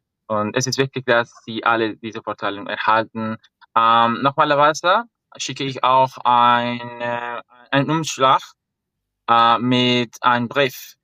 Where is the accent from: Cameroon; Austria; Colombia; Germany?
Colombia; Bogotá; German is a second language; Also ich bin Kolumbianer, ich bin in Bogota geboren. Ich habe Deutsch in ein deutsches Haus in Cartagena, Kolumbien gelernt.